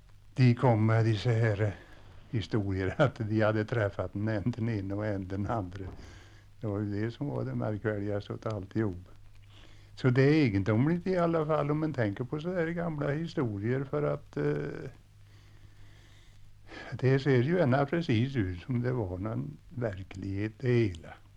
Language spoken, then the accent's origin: Swedish; Hörn, Sweden; jag kommer ihåg när jag var liden och hemma i Hörn.